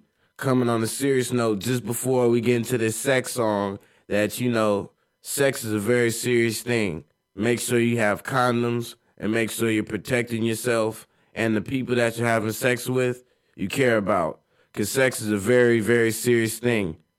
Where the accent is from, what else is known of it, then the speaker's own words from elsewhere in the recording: Berkeley, California, United States; Because I'm from Berkeley.